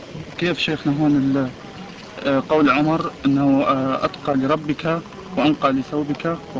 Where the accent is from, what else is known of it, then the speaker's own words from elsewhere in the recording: Egypt; عندنا في مصر أثناء القيام بزفاف أي أخ